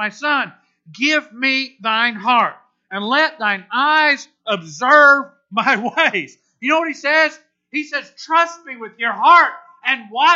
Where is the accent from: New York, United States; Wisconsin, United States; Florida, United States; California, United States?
Florida, United States; Really? I'm from Florida. Boat's supposed to be in the water.